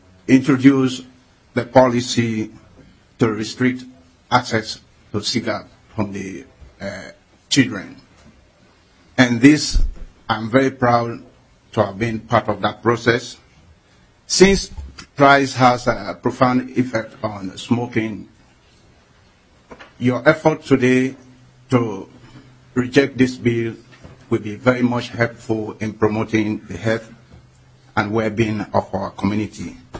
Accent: Brooklyn Center, Minnesota, United States; I'm from Brooklyn Center.

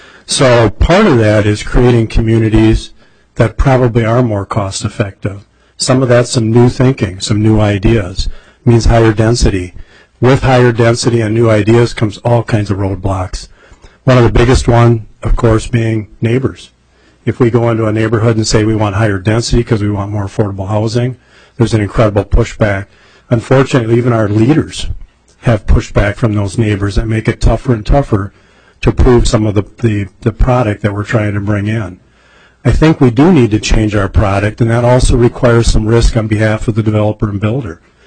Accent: Rochester, Minnesota, United States; I'm from Rochester. I'm a home builder down there, one of the larger home builders in southern Minnesota.

